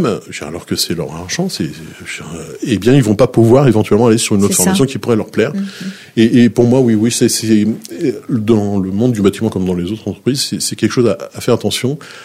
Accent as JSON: {"language": "French", "region": "Brittany", "country": "France", "said": "il y a un groupe aussi breton et je suis breton"}